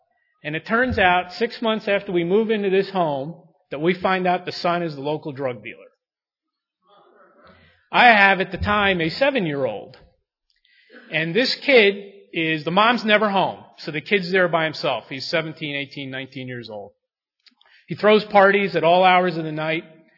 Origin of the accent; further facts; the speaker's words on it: Maryland, United States; now in St. Louis, United States; I grew up on the East Coast where there's a lot of hostility to gun rights. But 4 years ago, my family and I moved to St. Louis. And Missouri is a very different place than Maryland.